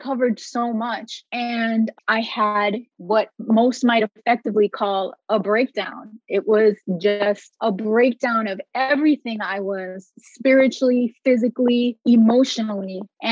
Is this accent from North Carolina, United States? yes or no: no; Bronx, New York, United States; I grew up, obviously, like you said, in the Bronx. I was born in New York City. I was born to a very theatrical, dramatic, Latino, lower middle class family.